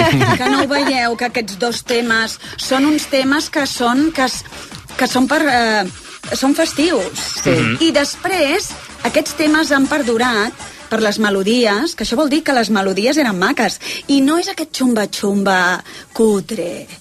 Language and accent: Catalan; Barcelona, Catalonia, Spain; accent: xava; jo sóc nascuda a Barcelona, sóc barcelonina xava absolutament, ho he de dir, i sí, tot en bla, excepte quan he de gravar publicitat que ho neutralitzo